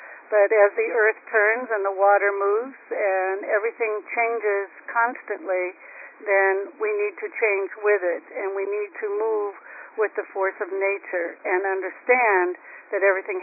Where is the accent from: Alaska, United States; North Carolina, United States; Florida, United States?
Florida, United States; I'm from Florida.